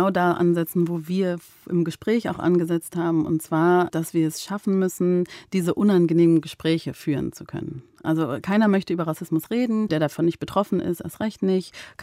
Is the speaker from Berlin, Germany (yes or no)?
yes; Berlin, Germany; dass ich dann sage, ja, ich komme aus Berlin